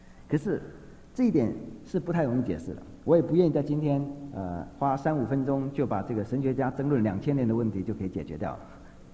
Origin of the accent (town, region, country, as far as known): China